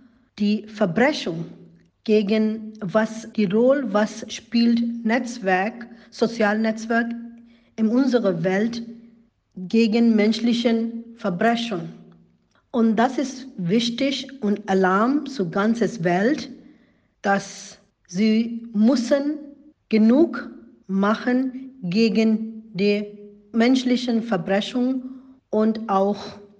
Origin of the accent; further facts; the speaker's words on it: Myanmar; German is a second language; Aber in meiner Heimat, Myanmar, jeder hat Facebook-Konto.